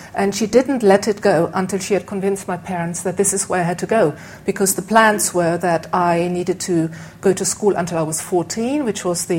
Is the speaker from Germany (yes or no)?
yes; Germany; accent: German and Scottish twang; As you can hear from my background, I'm not Scottish, although I tend to talk, if I had a glass or two of wine, with a mixture of a German and Scottish twang